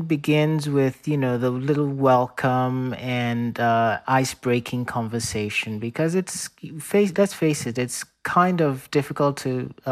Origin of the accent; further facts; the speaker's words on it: Ghana; So I grew up in Ghana.